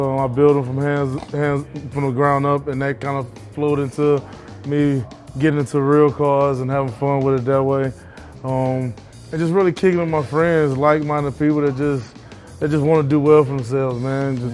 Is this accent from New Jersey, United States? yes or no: no; Alabama, United States; also born or lived in Tampa, Florida; I'm originally from Tampa, Florida. I was born in Tampa, Florida. But I grew up in Alabama with my grandparents.